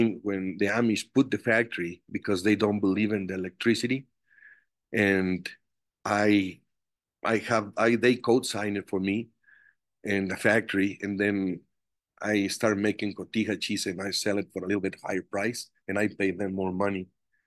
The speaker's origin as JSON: {"language": "English", "region": "Guanajuato", "country": "Mexico", "also_born_or_lived": "Wisconsin / Chicago", "second_language": "English", "moved": "as an adult", "said": "Well, I'm original from Mexico, and I live in small and in the middle of the country is Guanajuato is the state. And I emigrated when I was 19 years old to United States. I moved to Wisconsin, and then I live in Chicago, and then I come back to Mexico again"}